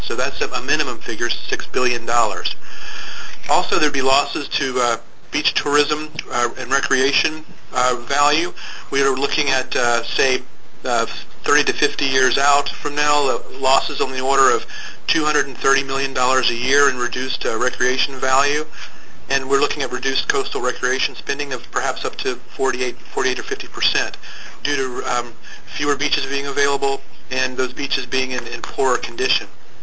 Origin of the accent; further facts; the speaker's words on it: Wilmington, North Carolina, United States; I'm a Wilmington native. I grew up in Wilmington, and I've been teaching at UNC Wilmington for the last 11 years.